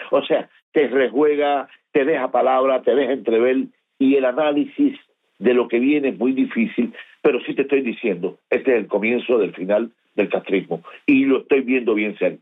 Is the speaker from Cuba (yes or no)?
yes; Cuba